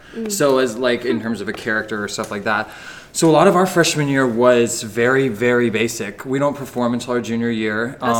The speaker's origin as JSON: {"language": "English", "town": "Jacksonville Beach", "region": "Florida", "country": "United States", "said": "I am from Jacksonville Beach, Florida, which is about 18 hours south of here."}